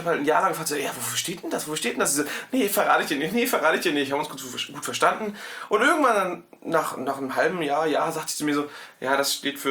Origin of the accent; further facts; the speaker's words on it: Hamburg, Germany; Ich komme aus Hamburg, also aus einer Kleinstadt vor Hamburg, ja.